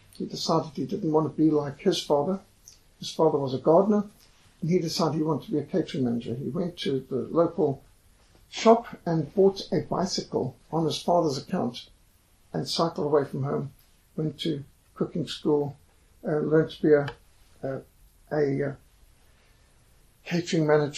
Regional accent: Zimbabwe; I said, no, I'm a Rhodesian. I'm not English.

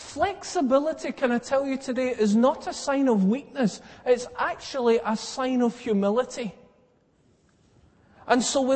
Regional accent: South Africa; moved away; I grew up in South Africa until 1977.

